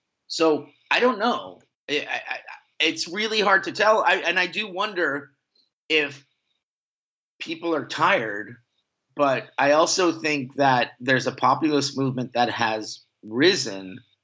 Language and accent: English; Puerto Rico; because I was born in Puerto Rico, because this, you know, I am Puerto Rican